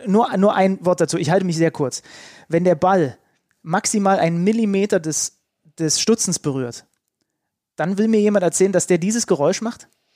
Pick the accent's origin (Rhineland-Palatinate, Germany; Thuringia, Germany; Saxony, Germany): Saxony, Germany; als Sachse